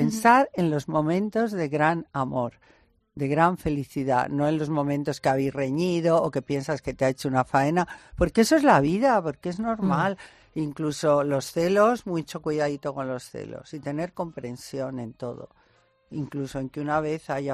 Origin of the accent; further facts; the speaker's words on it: Spain; Y que estoy muy contenta como española, que gane lo que sea.